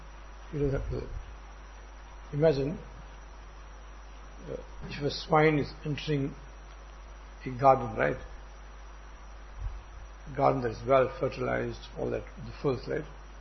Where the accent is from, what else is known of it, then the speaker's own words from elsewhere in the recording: India; moved away; And when I came from India, 1979-80, so I related the hadith to my mother.